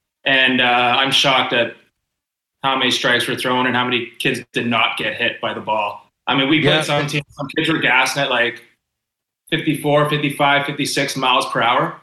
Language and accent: English; Ontario, Canada; I grew up in Gardner River First Nation, right outside Sault Ste. Marie.